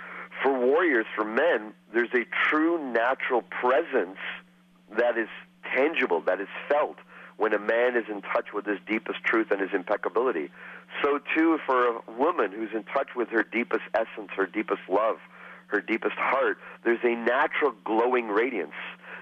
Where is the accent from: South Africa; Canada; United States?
Canada; India is part of my heritage, part of my lineage, my parents. I'm raised in Canada, but I'm an Indian-Canadian.